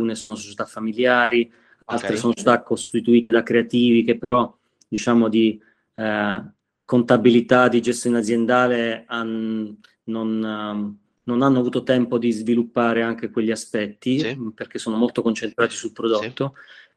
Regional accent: Abruzzo, Italy; io sono abruzzese

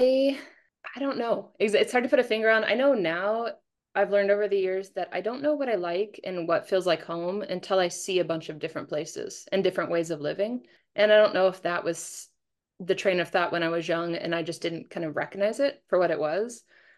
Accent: Montana, United States; I'm a Montana kid. I grew up in Montana, and here it's usually for those of us who are from here, it's like horses or fishing.

